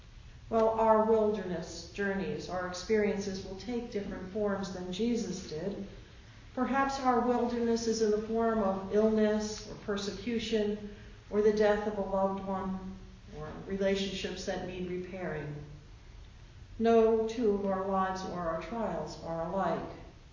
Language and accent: English; Brooklyn, New York, United States; now in New Jersey, United States; I'm from New Jersey. I could say I'm from Brooklyn, because that's originally where I come from.